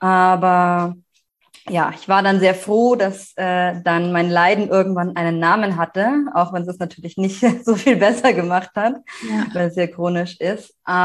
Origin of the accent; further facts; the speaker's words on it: Munich, Bavaria, Germany; now in Berlin, Germany; ich komme ursprünglich aus München, lebe aber jetzt seit gut einem Jahr in Berlin